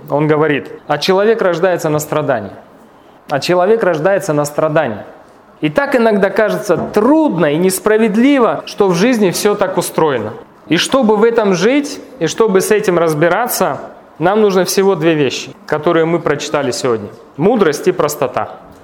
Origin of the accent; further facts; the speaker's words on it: Zarafshan, Navoiy Region, Uzbekistan; мы родились в Заравшане, выросли в пустыне, физкультура проходила в пустыне